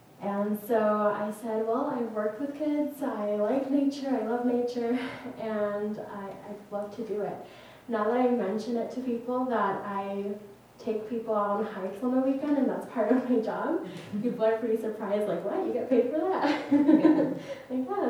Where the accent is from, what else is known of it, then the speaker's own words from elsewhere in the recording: Santa Barbara, California, United States; now in Wenatchee, United States; And I am from Santa Barbara, California, so I got the ocean and I got the mountains, which is where I really have felt home because I have nature surrounding me completely. And I recently moved to Wenatchee a year ago.